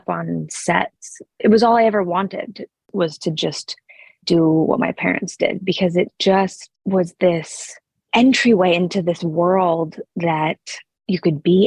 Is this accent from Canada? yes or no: no; Sun Valley, Idaho, United States; We were primarily based in Idaho. So I grew up in Sun Valley, Idaho.